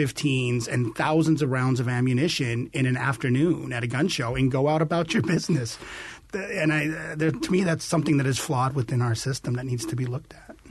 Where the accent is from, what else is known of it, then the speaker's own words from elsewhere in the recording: Colorado, United States; I'm from Colorado, and I used to go and give religious sermons in Colorado Springs